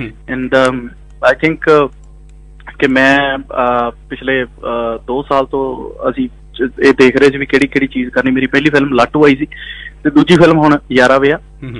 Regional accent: Kokri, Punjab, India; now in Australia; ਕਿਉਂਕਿ ਮੈਂ ਉਹ ਕੋਕਰੀ ਨੂੰ ਬਿਲੋਂਗ ਕਰਦਾ, ਮੇਰੇ ਪਿੰਡ ਦੇ ਵਿੱਚ ਮੈਂ ਪਲਿਆ, ਜਿਹਨੇ ਮੈਨੂੰ ਪਿਆਰ ਦਿੱਤਾ, ਹਾਲਾਂਕਿ ਮੈਂ ਆਸਟ੍ਰੇਲੀਆ ਰਹਿਣਾ, ਪਰ ਜਿਹੜਾ ਮੇਰਾ ਬਚਪਨ ਆ ਮੇਰਾ ਉਸੇ ਪਿੰਡ ਦਾ ਆ

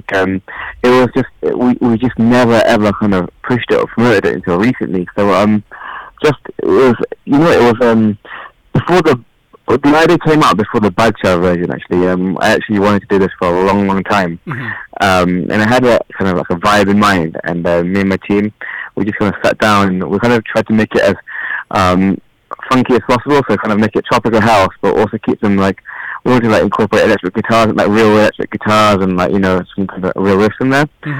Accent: Coventry, West Midlands, United Kingdom; I'm from Coventry as well, by the way, not London.

